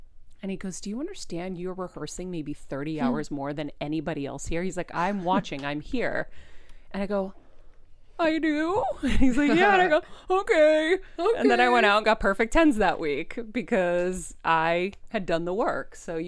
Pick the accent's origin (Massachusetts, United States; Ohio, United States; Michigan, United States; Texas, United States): Massachusetts, United States; Boston; And so, of course, I'm from Boston.